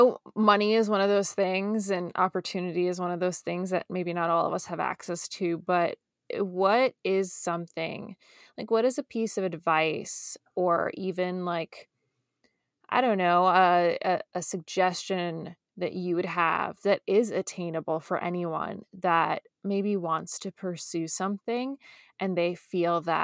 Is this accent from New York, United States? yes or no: yes; New York City, New York, United States; Well, you know, I grew up in New York City. I don't know if you knew that.